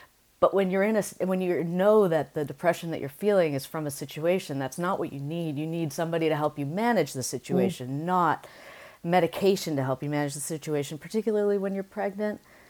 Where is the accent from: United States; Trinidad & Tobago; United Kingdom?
United States; California; And I'm a cold person normally. Like, I'm from California. I'm cold all the time.